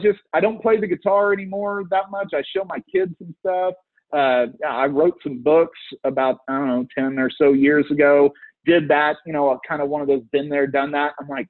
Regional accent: Texas, United States; He's from England. I'm from Texas.

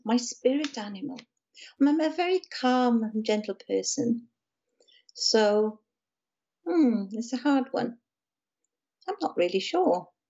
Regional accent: Wales, United Kingdom; accent: South Welsh; now in Somerset, United Kingdom; My accent is from South Wales. So if you know … I'm sure many people do around the world, I come from not far where … came from. Now I'm living in Somerset

